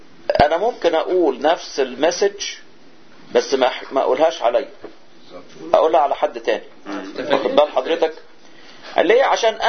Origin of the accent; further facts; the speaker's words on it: Egypt; كنا دايما عندنا في مصر كانوا يقولوا ايه داري على شمعتك تقيد